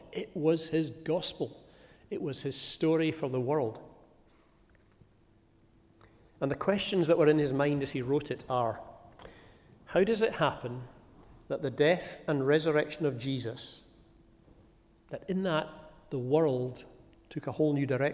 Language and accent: English; Glasgow, Scotland, United Kingdom; I'm from Glasgow, no mean city.